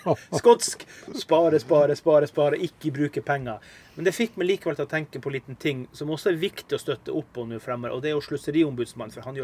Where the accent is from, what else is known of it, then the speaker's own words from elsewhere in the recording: Finnmark, Norway; Jeg jo nærmest vaksinert mot varme. Jeg kommer jo fra Øst-Finnmark.